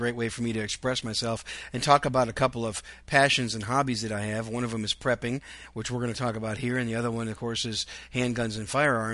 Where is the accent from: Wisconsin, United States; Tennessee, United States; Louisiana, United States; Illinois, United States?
Wisconsin, United States; but everybody knows that I'm from Wisconsin.